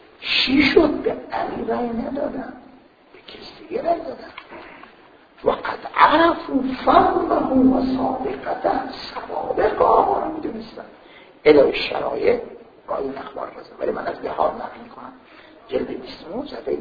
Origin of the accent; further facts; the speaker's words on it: Iran; گفتم ایران. گفتو مسلمونی؟ گفتم نه یهودی هستم.